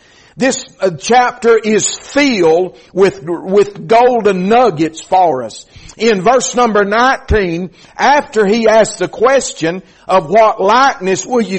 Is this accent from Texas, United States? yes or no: no; Georgia, United States; also born or lived in Murphy, North Carolina; I was born in Murphy, North Carolina, Tar Heel by birth. Grew up for the most part in Georgia.